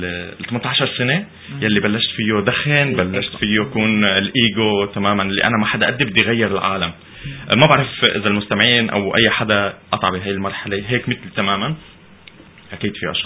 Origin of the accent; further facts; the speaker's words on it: Aleppo, Aleppo Governorate, Syria; طبعا ما ذكرنا الموضوع، أنا ابن مدينة حلب، وهذا الشيء الحلو اللي مدينة الطرب والأشياء الأصيلة.